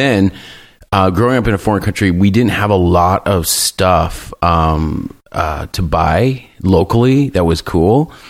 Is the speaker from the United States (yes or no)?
no; Japan; also born or lived in South Korea; Growing up in Japan and South Korea, you have these like 10, 12-hour flights back and forth between the U.S. with one game.